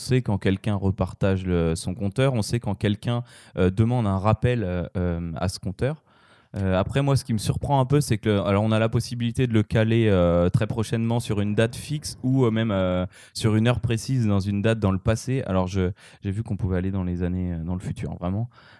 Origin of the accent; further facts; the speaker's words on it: France; Moi en tant que Français, j'y ai vu une transition